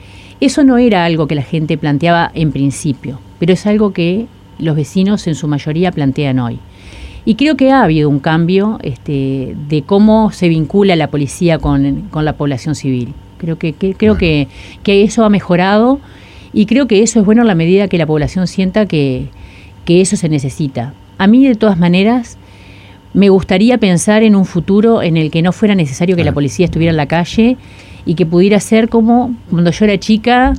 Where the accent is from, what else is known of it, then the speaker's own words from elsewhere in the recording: interior, Uruguay; also born or lived in Montevideo; yo me crié, nací en Montevideo, pero me crié en el interior.